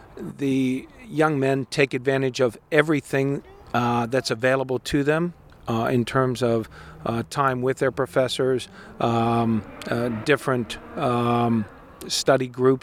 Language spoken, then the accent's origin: English; Mount Lebanon, Pennsylvania, United States; Well, I'm a Pittsburgh guy. I grew up in Mount Lebanon, went to Mount Lebanon High School, attended Carnegie Mellon, graduated in 1979